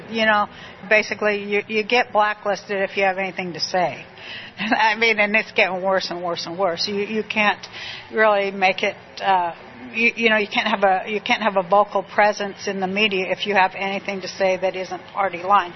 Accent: Utah, United States; Like, and I'm from Utah, so I always go, I know real cowboys, and you, sir, are no cowboy.

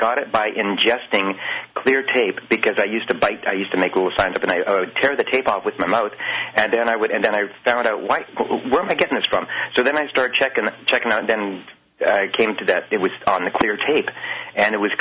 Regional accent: Calgary, Alberta, Canada

